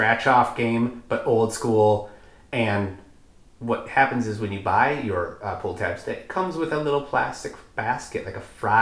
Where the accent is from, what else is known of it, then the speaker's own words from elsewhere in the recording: Minnesota, United States; So growing up in Minnesota, just 3.5 hours away by car, most people have gone and visited the Dells as children.